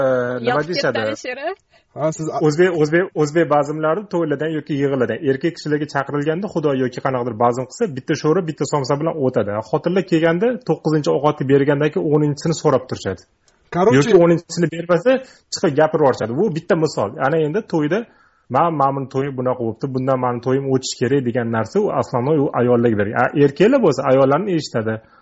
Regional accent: Tashkent, Uzbekistan; now in Moscow, Russia; Moskvada men o'zim biznesim bilan shug'ullanaman. O'zim shaxsan Toshkent shahridanman. Toshkentlikman

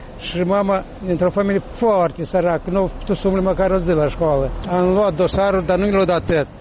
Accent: Siberia, Russia; Eu am fost dus în Siberia și acolo am crescut în Siberia.

